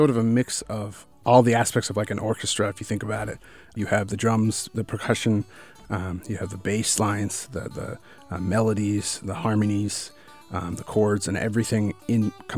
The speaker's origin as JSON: {"language": "English", "country": "Sierra Leone", "moved": "yes", "said": "So I was adopted from Sierra Leone originally. And when I was there, I played drums. So when I came over here, I kind of heard the guitar for the first time."}